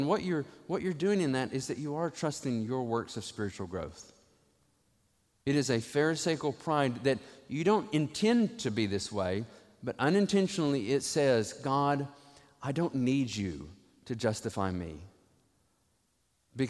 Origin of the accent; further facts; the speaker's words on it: Witt, Tennessee, United States; I was in East Tennessee in a small church that's still there, Witt Baptist Church, in my hometown community of Witt.